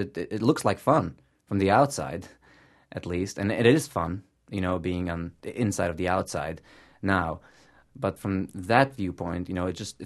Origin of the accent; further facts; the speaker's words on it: New York City, New York, United States; I grew up in New York City, yes. I'm a stone's throw from Manhattan, but a world away.